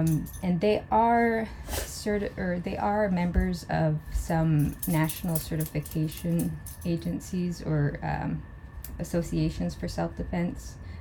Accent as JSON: {"language": "English", "town": "Barrow", "region": "Alaska", "country": "United States", "lives_now": "Anchorage, United States", "said": "I am from Barrow, but I now reside in Anchorage on Denaina land."}